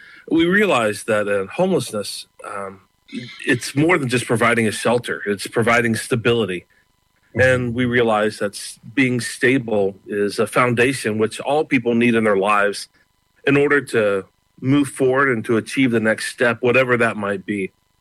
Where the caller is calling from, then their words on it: Launching Place, Victoria, Australia; Launching place.